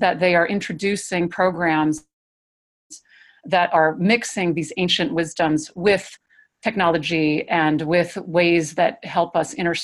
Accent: Minnesota, United States; And I grew up in Minnesota, so there's lots of camping to be done here in Minnesota, and beautiful camping.

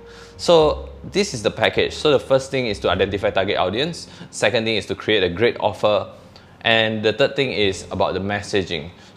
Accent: Indonesia; English is a second language; So I'm from Indonesia, so we start reaching out to influencers in Indonesia and join our community in Kingsmaker.

